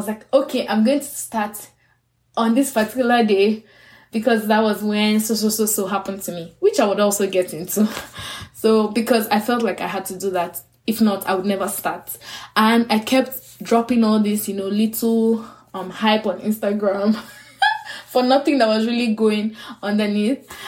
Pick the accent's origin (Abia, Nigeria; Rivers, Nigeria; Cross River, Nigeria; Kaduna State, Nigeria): Rivers, Nigeria; Port Harcourt; moved away as an adult; also born or lived in Lagos; I was born in Port Harcourt, Rivers State, Nigeria, in West Africa, and I moved to Lagos, Nigeria when I was 17. So my parents moved jobs. I'm the first child of 5 girls.